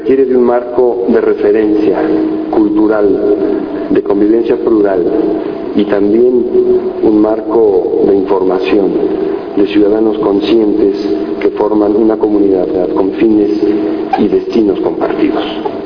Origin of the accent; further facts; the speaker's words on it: Mexico City, Mexico; como orgulloso chilango que soy, por participar en un acontecimiento de tanta importancia para mi ciudad